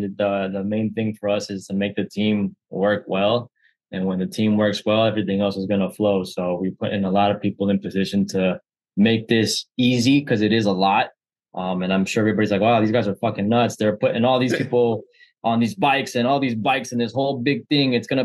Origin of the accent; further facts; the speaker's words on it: New Jersey, United States; And yeah, my family is Colombian. My wife is Colombian. I'm from here. I'm from New Jersey.